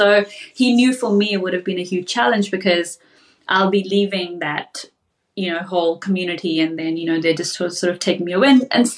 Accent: India; now in Auckland, New Zealand; leave my friends in India, like, you know. And I was like, yeah, it's okay. It looks the same as, like, my hometown.

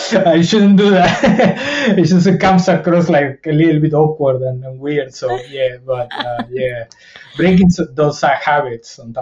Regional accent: New Zealand; I did find this homey town familiarity that I grew up with here in New Zealand throughout.

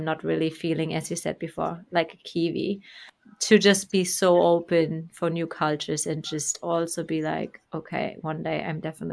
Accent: Germany; English is a second language; I was from Germany, and then our flatmates were from France

